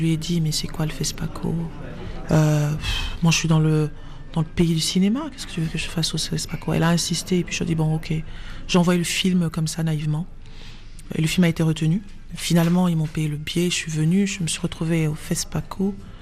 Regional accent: Burkina Faso; vous venez d'où ? Je dis, ah, du Burkina Faso.

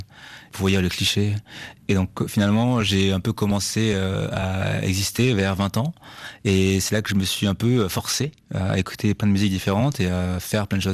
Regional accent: Bordeaux, Nouvelle-Aquitaine, France; also born or lived in Fort-de-France; now in Paris, France; Je suis né à Fort-de-France, en Martinique. Je suis arrivé à Bordeaux assez jeune et j'ai grandi là-bas jusqu'à il n'y a pas très longtemps parce que je viens de déménager à Paris.

